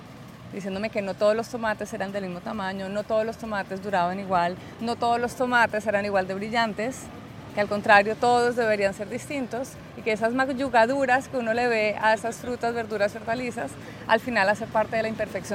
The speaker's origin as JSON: {"language": "Spanish", "town": "Neiva", "region": "Huila", "country": "Colombia", "said": "puede venir de mi tierra, de Neiva."}